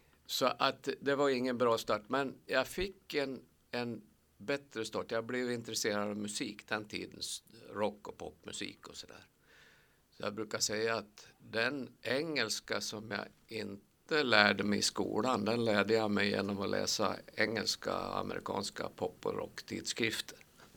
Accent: Sandviken, Gävleborg County, Sweden; also born or lived in Kilafors; Jag är en arbetargrabb från Sandviken. Eller jag är född egentligen i Hälsingland. I Kilafors i Hälsingland.

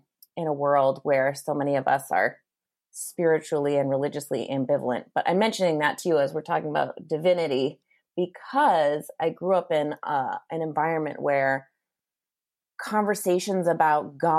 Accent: Cape Elizabeth, Maine, United States; So I grew up in Southern Maine, on the coast of Southern Maine, in a town called Cape Elizabeth, where I now still live and where I now still hold my retreats and Rockstar Camp.

